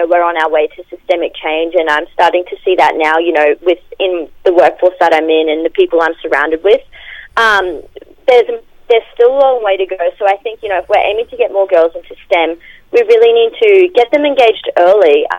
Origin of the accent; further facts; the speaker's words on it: Gordonvale, Queensland, Australia; With Gordonvale being a rural place, science looked for me very different than what I'm sure it looked for, other students who might have been in the cities.